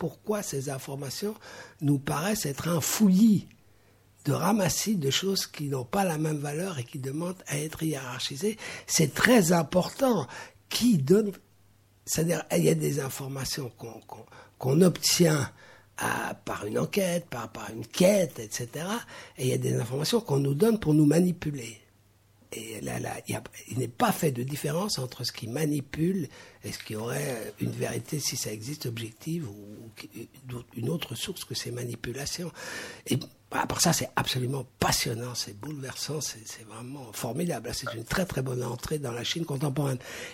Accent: Belgium; je suis belge moi aussi.

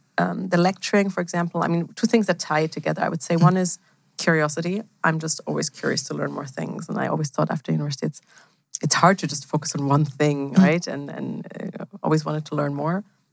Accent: Germany; also born or lived in Switzerland; I'm actually from Germany.

